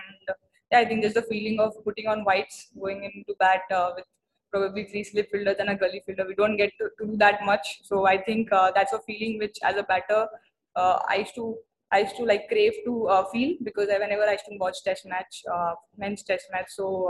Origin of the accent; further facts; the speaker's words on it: India; And especially, I think we all are proud as Indian whenever she reaches there.